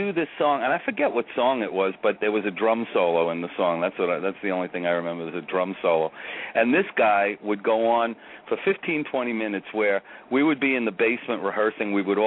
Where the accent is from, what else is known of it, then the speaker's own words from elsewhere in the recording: Staten Island, New York, United States; We grew up together in Oakwood Heights on Staten Island